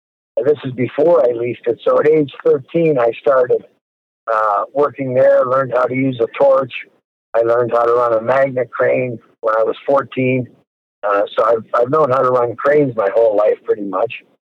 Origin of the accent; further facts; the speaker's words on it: Hamilton, Ontario, Canada; born there; Well, I was born in 1954 in Hamilton, Ontario.